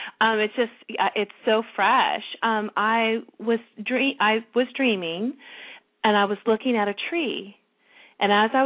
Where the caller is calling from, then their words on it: California, United States; I'm calling from California this morning.